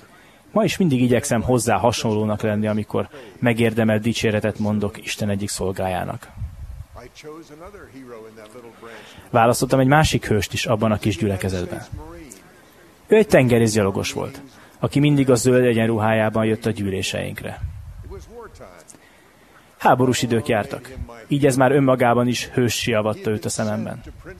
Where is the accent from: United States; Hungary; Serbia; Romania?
United States; Princeton, New Jersey; Hungarian is a second language; Az Egyesült Államokban, New Jersey állam Princeton nevű városában születtem és nőttem fel.